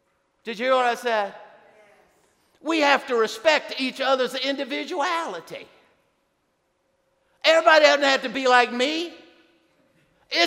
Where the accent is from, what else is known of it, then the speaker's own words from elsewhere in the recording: New York, United States; I grew up on the Lower East Side.